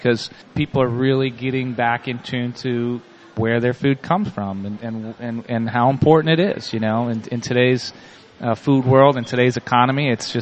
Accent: Wisconsin, United States; growing up in Wisconsin, I'm grew up in basically what's almost little Germany, you know.

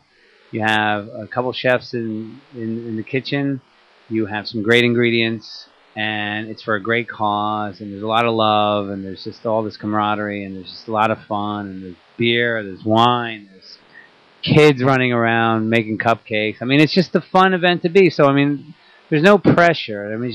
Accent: Pennsylvania, United States; Where the original telepans come from. So we're all from Western Pennsylvania.

